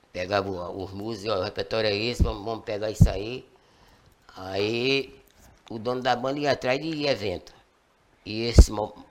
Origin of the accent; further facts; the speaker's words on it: Congo, Paraíba, Brazil; now in Santa Cruz, Brazil; Somos do Congo aqui, cidade vizinha.